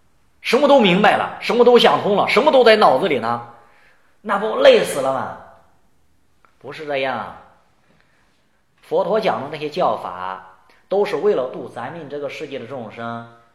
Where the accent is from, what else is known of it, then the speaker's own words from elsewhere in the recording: China; 像我们中国人就会问吃了吗